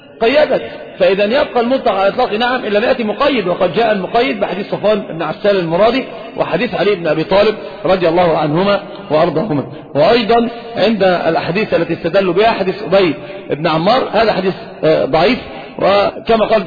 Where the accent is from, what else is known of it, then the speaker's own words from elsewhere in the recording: Saudi Arabia; والخف ظاهر عندنا في السعودية